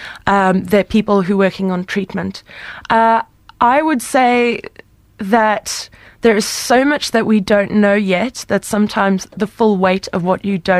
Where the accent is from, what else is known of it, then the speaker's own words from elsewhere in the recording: South Africa; now in United Kingdom; I'm South African, so I come from a country where you talk about HIV/AIDS all the time.